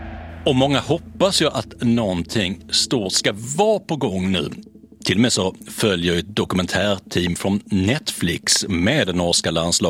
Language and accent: Swedish; Sweden; som svensk var det ju ingen jätterolig upplevelse